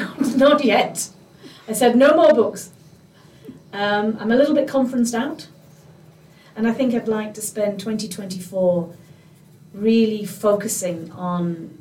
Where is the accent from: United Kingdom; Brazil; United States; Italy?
United Kingdom; Holyhead, Wales; And, of course, I am from Holyhead.